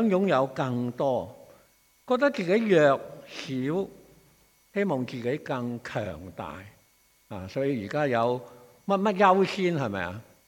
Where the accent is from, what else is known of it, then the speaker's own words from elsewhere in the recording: China; 我哋中國人話啊，悠然自得